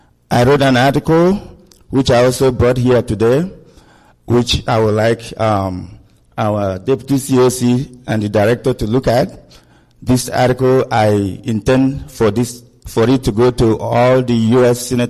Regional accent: Inye, Nigeria; I hail from Inye, in Ojiriva, local government area in Biafra land. I came today from Chicago

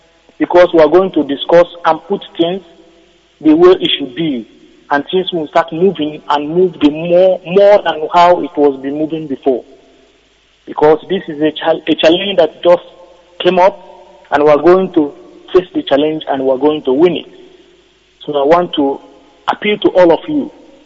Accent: Enugu State, Nigeria; now in London, United Kingdom; I come from Adaba in Uzuwane, Enugu state of Biafra.

